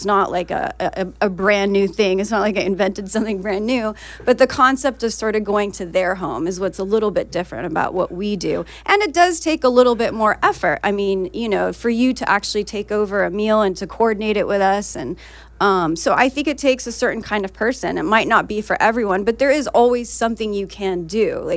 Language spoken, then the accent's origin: English; Aleppo, Aleppo Governorate, Syria; I'm Syrian, so I'm from Aleppo.